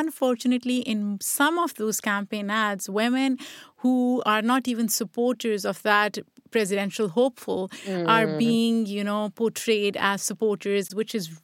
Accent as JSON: {"language": "English", "country": "Pakistan", "tie": "born or raised there", "said": "I grew up in Pakistan"}